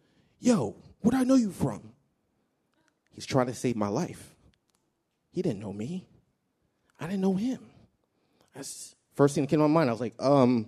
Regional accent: Colorado, United States; also born or lived in Philadelphia; Now, I'm from Colorado originally. I'd been in Philadelphia for about 4 years prior

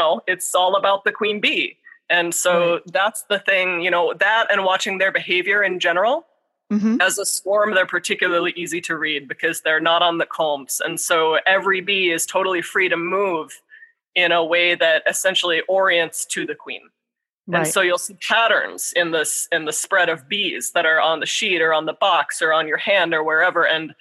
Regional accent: Florida, United States; born there; other than possibly just the fact that I was born in Florida.

